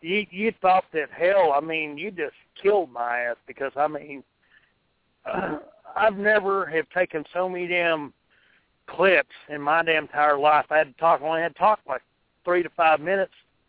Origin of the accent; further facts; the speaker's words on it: Texas, United States; hell, you're from Tennessee, I'm from Texas.